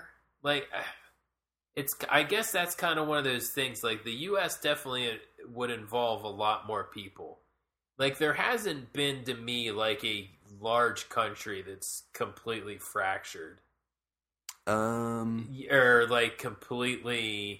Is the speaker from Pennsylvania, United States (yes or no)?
yes; Pennsylvania, United States; Central Pennsylvania, you know, after I thought about it a little bit longer, I'm like, yeah, Central Pennsylvania really isn't East Coast.